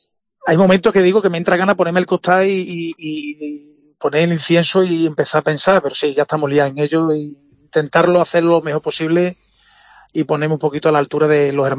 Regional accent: Almendralejo, Extremadura, Spain; Almendralejo a mí lo más grande, pues sería un orgullo de poder hablar de la Semana Santa de mi pueblo, que es la que más quiero.

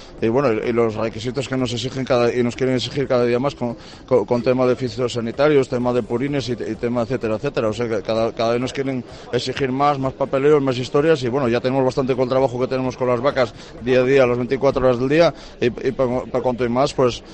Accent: Carreño, Asturias, Spain; De Carreño.

